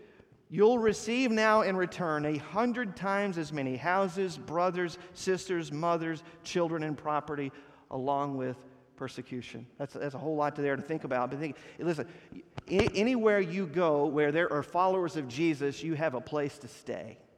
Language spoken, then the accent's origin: English; Texas, United States; If you've lived anywhere else in the country, I'm originally from Texas.